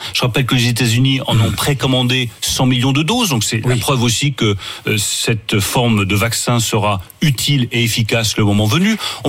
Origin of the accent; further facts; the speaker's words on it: France; Je suis fier de la France, je suis fier de mon pays